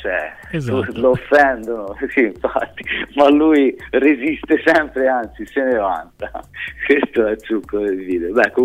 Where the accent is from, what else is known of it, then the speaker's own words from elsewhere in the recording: Livorno, Tuscany, Italy; della mia città, dove sono nato e cresciuto, a Livorno